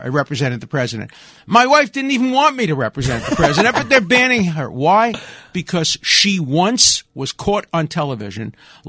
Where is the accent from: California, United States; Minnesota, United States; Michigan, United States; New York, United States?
New York, United States; Brooklyn; I grew up in Brooklyn. I listened to this station growing up as a kid.